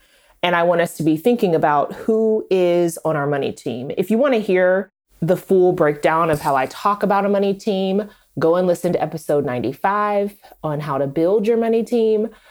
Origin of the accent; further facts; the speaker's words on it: Oklahoma, United States; I'm from Oklahoma, and that's the only thing you do in Oklahoma